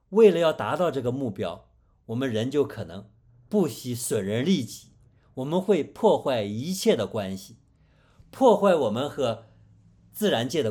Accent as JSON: {"language": "Chinese", "country": "China", "said": "我们中国人，你和他谈论死亡，他会给你搬出一句孔子的名言"}